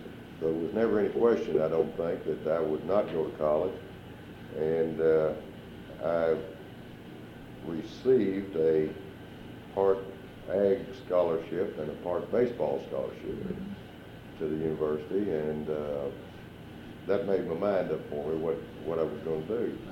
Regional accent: Versailles, Kentucky, United States; I was born 1940 in Versailles, Woodford County, Kentucky. Grew up on a tobacco farm.

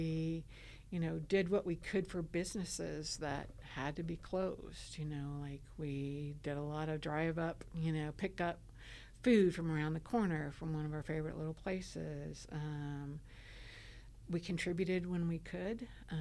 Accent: Arizona, United States; now in Kentucky, United States; I grew up in Arizona, very different than Kentucky. I've lived here a long time.

